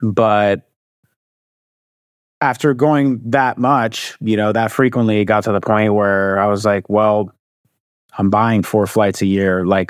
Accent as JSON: {"language": "English", "town": "Miami", "region": "Florida", "country": "United States", "tie": "born or raised there", "also_born_or_lived": "Paris, France", "said": "Yeah, I was born in France and moved to Miami at a really young age when my dad was offered a job out here. I was originally born in the suburbs of Paris, and moving out here, I moved out here, I was 2 months old"}